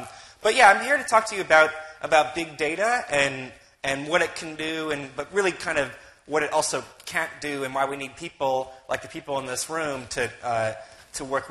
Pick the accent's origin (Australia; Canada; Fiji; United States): United States; Midwest; I was going to say, I'm from the Midwest. We don't deal very well in the Midwest with that much, like praise, really, or technology, apparently, as well.